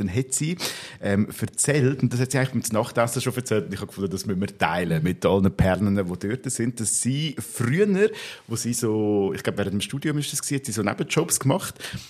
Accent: Aargau, Switzerland; weil ich bin aus dem Fricktal und dort braucht man an gewissen Orten, vor allem in dem Ort, wo ich aufgewachsen bin

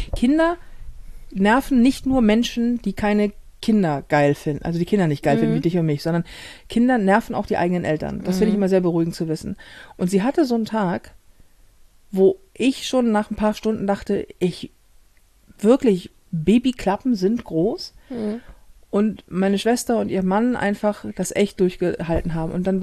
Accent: Hamburg, Germany; accent: Hamburg; weil ich Hamburger bin und als Hamburger sprichst du Endungen nicht mit.

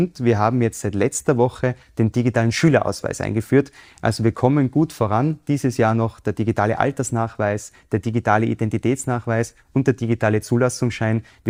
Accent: Innsbruck, Tyrol, Austria; Ich bin in Innsbruck aufgewachsen.

